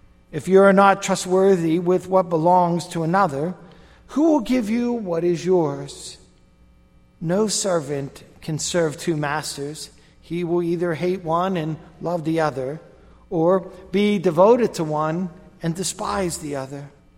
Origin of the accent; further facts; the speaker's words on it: McKeesport, Pennsylvania, United States; born there; You know, just think, if I was born in McKeesport 20 years earlier, I would have been in their class.